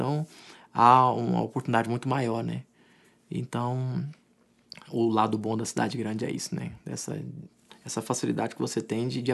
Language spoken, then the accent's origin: Portuguese; Campina Verde, Minas Gerais, Brazil; Primo, irmão, amigos de infância que a gente tocava lá em Campina Verde, brincava junto e tal.